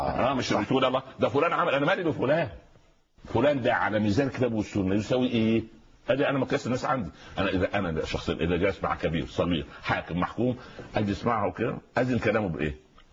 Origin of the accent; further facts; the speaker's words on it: Egypt; في المثل العامي عندنا في مصر يقول